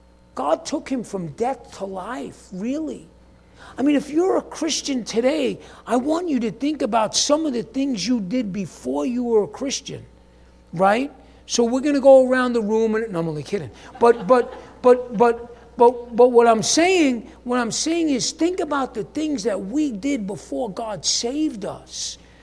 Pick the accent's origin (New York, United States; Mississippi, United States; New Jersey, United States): New York, United States; I'm from New York. What do I know what a steed is?